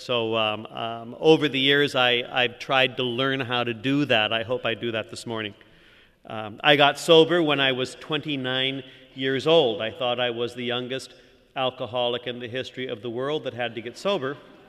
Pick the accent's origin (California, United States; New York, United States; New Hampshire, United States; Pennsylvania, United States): California, United States; San Jose; born there; I'm 57 years old. I was born in San Jose, California.